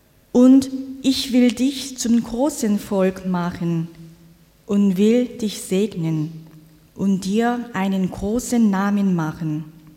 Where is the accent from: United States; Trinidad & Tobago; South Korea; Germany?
South Korea; German is a second language; Wie gesagt, ich bin in Südkorea geboren und dort groß geworden.